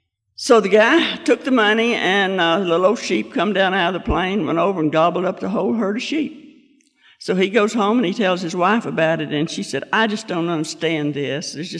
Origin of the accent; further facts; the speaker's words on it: Kentucky, United States; I grew up in Kentucky, and I lived there the first 19 years of my life. I came from a good family.